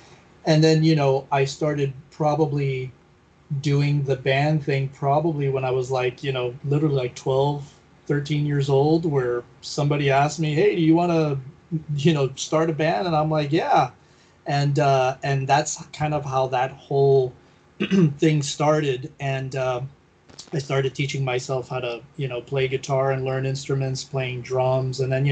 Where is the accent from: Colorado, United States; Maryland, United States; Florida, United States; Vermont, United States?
Florida, United States; Miami; now in Los Angeles, United States; I'm originally from Florida, from Miami. And I ended up, you know, coming to Los Angeles, which is something that I always knew that I was going to do.